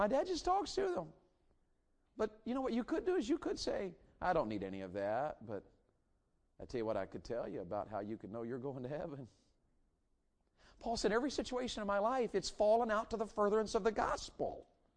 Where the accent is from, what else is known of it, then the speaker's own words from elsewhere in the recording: Tennessee, United States; I'm young, and I'm from Tennessee, and I come from a long list of fighting people.